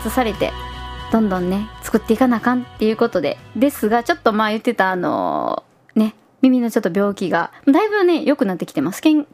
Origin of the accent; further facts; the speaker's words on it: Kyoto, Japan; 私は京都生まれ京都育ちでずっと京都に住んでるんですけど